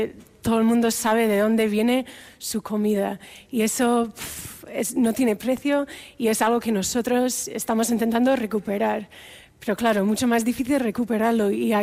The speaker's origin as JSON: {"language": "Spanish", "region": "Alabama", "country": "United States", "second_language": "Spanish", "lives_now": "Spain", "said": "soy de Alabama y mi andadura por aquí empezó en Pamplona de Erasmus."}